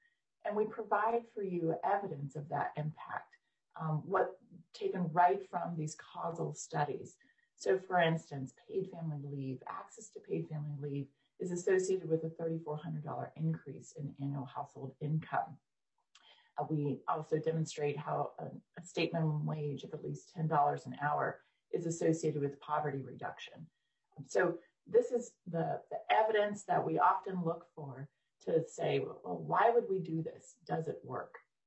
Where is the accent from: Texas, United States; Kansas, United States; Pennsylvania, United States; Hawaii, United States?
Texas, United States; nearly half of women who don't have health insurance is Texas. That's my home state here.